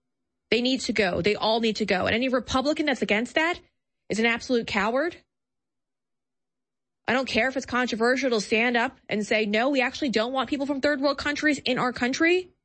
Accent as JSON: {"language": "English", "region": "New York", "country": "United States", "said": "You know, I come from New York. I come from an area, but they assimilated."}